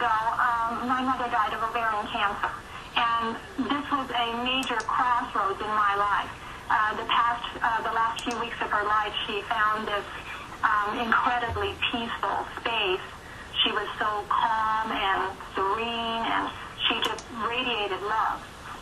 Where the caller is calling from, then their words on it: Colorado, United States; Just outside of Denver, a suburb of Denver.